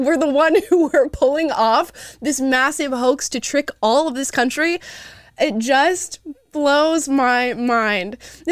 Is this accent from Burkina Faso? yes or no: no; Nigeria; Also, they're giving a bad look to Nigerians already. I'm a Nigerian myself.